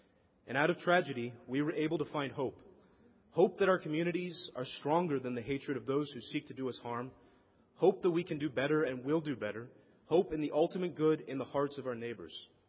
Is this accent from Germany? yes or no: yes; Germany; moved away as an adult; now in Dallas, United States; So I moved to Dallas from Germany last August to be closer to my parents, who have lived here for the last 3 years. The month before I arrived, both our countries experienced loss.